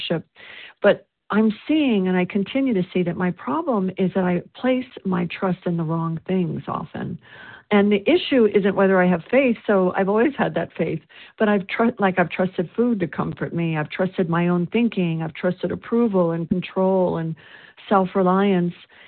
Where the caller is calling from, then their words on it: South Carolina, United States; I'm a grateful, recovered, compulsive overeater, and I'm calling from South Carolina.